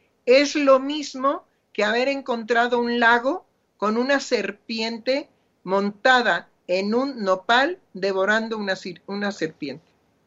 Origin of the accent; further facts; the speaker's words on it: Buenos Aires, Argentina; born there; Sí, yo soy argentina. Nací en Buenos Aires.